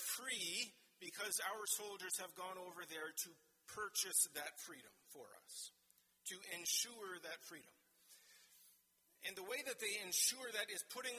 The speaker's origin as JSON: {"language": "English", "region": "Ontario", "country": "Canada", "tie": "born or raised there", "said": "where we grew up in Ontario"}